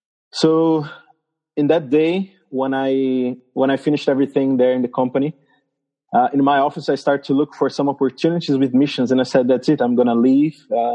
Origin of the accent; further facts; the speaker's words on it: Mauá, São Paulo, Brazil; I'm from Brazil. I'm from this place called São Paulo. It's actually a small, well, it's not small for Europe, but it's in Brazil. It's a small town called Mauá, of 500,000 people.